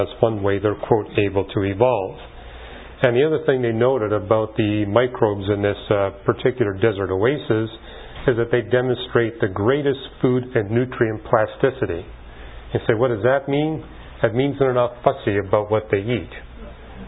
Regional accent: Canada; Since I was raised in Canada, they had me study French and German.

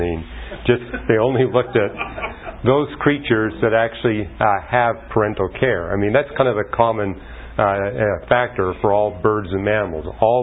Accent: Canada; now in United States; When I was raised in Canada, every Canadian got an IQ test at age 8.

